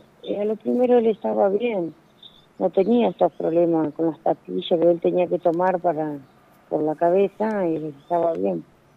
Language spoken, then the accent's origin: Spanish; Santa Fe, Argentina; No, yo soy de la ciudad de Santa Fe.